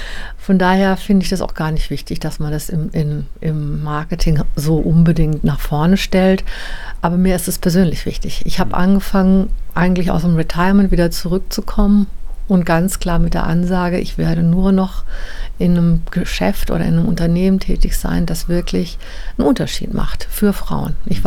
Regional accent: Baden-Württemberg, Germany; Und im Schwarzwald, wo ich herkomme, war das eigentlich schon immer so

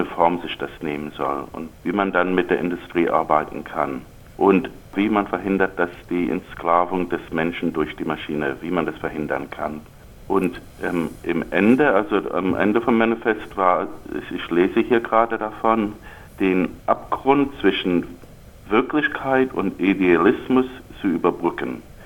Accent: England, United Kingdom; born there; German is a second language; also born or lived in New York / Berlin; ich bin in England geboren, da war mein Vater zurzeit an der Bristol-Universität und dann sind wir auch nach Amerika, nach New York gezogen. Aber ich habe dann auch eine Weile in Berlin gewohnt

